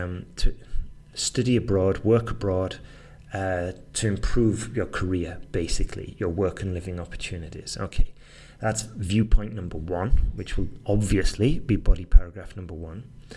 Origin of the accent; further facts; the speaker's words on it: Manchester, North West England, United Kingdom; moved away as an adult; I've lived outside of the UK, my home country, for the last 20 years. I've been thinking about this question a lot recently. Like, would I have been better just staying in Manchester, working there